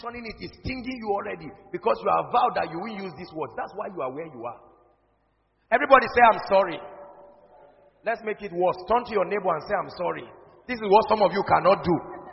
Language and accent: English; Nigeria; I'm a Nigerian. It's my right.